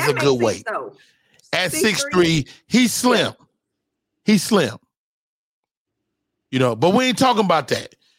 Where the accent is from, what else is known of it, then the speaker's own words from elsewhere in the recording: Chicago, Illinois, United States; Midwest, how about this? I'm from Chicago.